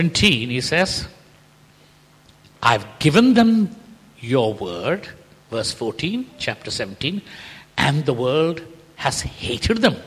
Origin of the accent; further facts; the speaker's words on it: Bangalore, Karnataka, India; I come from Bangalore, which is the cyber city, you know, the center of cyber things in the world, as it were.